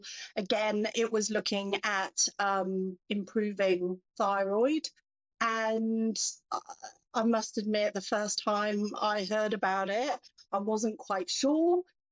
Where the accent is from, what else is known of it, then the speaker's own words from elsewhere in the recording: England, United Kingdom; moved away as an adult; now in Australia; I grew up in England.